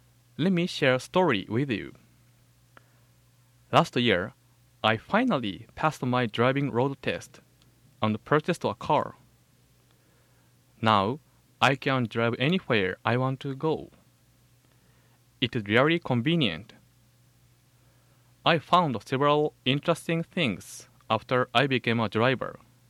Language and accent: English; Shimane, Japan; now in Hawaii, United States; I came to Hawaii from Shimane in Japan. Do you know Shimane? It is near Hiroshima and Yamaguchi.